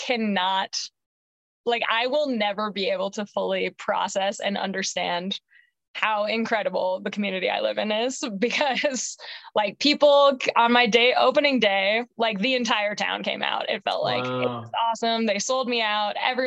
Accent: Skokie, Illinois, United States; when I grew up in Chicago, or just outside of Chicago in Skokie.

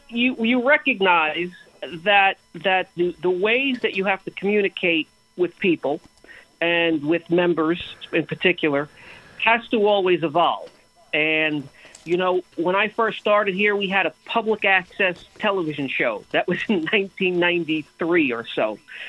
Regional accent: Bronx, New York, United States; I was born and raised in the Bronx.

